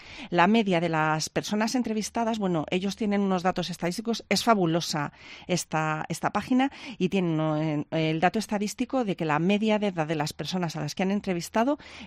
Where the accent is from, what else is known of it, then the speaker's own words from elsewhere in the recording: Valladolid, Castile and León, Spain; aquí cuando decimos que somos de Valladolid, que no tenemos acento, tal, es que no nos oímos a nosotros mismos